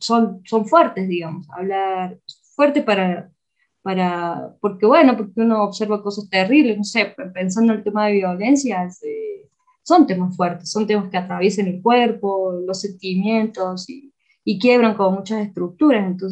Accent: Córdoba, Argentina; now in Ecuador; yo soy de Córdoba, Argentina. Vengo en mis estudios... están vinculados con las artes escénicas. Soy licenciada en teatro por la Universidad Nacional de Córdoba

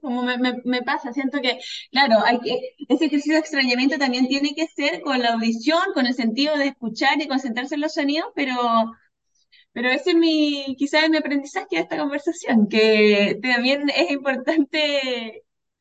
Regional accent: Punta Arenas, Magallanes, Chile; Yo nací, me crié en la Patagonia y ahí teníamos mucho vínculo con Argentina más que con el resto de Chile. Entonces yo crecí con la cumbia villera, con el cuarteto, con la chacarera, por ejemplo, como ese folclore llegaba a Punta Arenas

